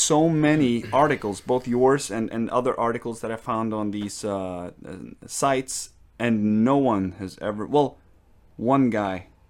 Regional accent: Norway; now in Stavanger, Norway; I live on the coast now, so I live in Stavanger, actually.

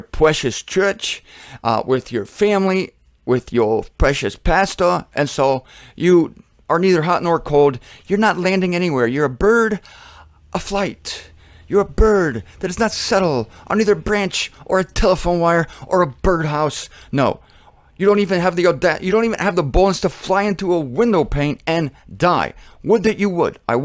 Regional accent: Ohio, United States; Hot is Columbus, because that is the capital of Ohio. I should know. I was from Ohio.

